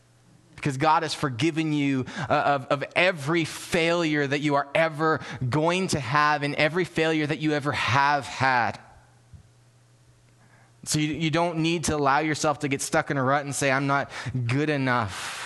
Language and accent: English; Canada; maybe it's because we're Canadian and we don't want to offend anybody.